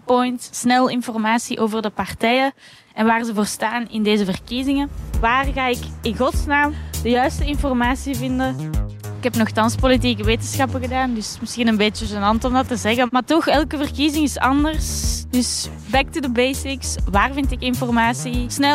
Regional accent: Haacht, Flanders, Belgium; now in Brussels, Belgium; Ik ben 23 jaar. Ik ben geboren... Dat is niet waar. Ik ben opgegroeid in Haagd, maar ik woon tegenwoordig in Brussel met vrienden van mij.

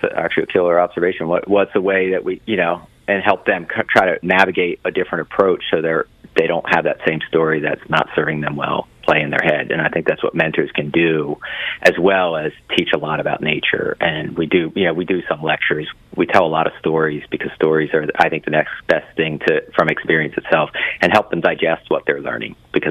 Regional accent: Baltimore, Maryland, United States; Most kids I knew went to college, and I grew up in Baltimore

